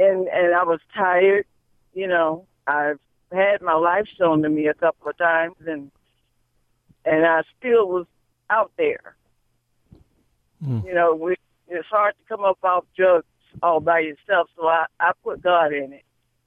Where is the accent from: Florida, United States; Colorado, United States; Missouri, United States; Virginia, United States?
Florida, United States; Well, like I told the first caller that I spoke to, I'm from Florida